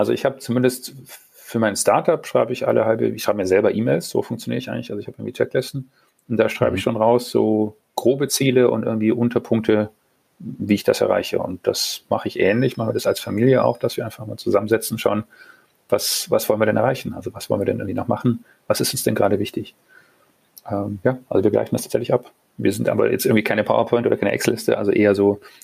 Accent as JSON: {"language": "German", "town": "Munich", "region": "Bavaria", "country": "Germany", "tie": "born there", "said": "Ja, meine Geburtsstadt, und ich liebe sie sehr."}